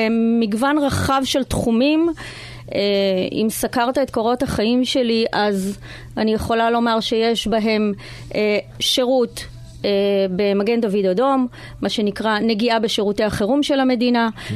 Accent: Tirat Carmel, Haifa District, Israel; מבחינתי, טירת כרמל תמיד הייתה הבית. אני נולדתי בטירת כרמל, אני גדלתי שם, המשפחה שלי שם, יש לי שם משרד עורכי דין. כל העניינים שלי מתנהלים בטירת כרמל

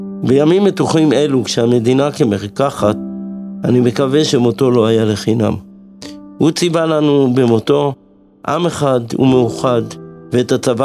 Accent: Haifa, Haifa District, Israel; גדלנו בשכונת קריית אליעזר, מקום שהיה קור היתוך של חברה ישראלית.

